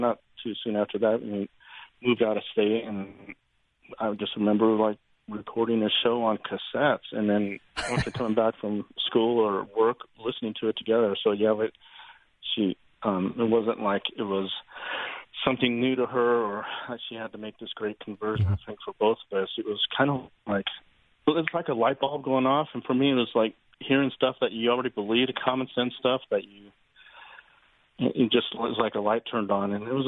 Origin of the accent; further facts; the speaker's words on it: Cheyenne, Wyoming, United States; driving down from, at the time, my hometown in Cheyenne